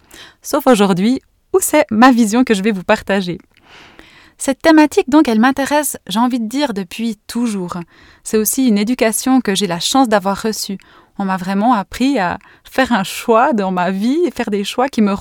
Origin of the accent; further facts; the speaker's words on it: Neuchâtel, Switzerland; je me suis installée dans mon van, au calme, au vert, dans la campagne neuchâteloise, là où j'ai grandi